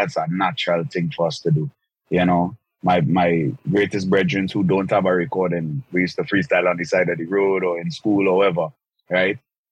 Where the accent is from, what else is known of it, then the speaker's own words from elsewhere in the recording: Tobago, Trinidad & Tobago; So I used to say Trinidad and Tobago, of course, because that is the country I'm from, you know. But as a Tobagonian, it's like nobody don't know about Tobago.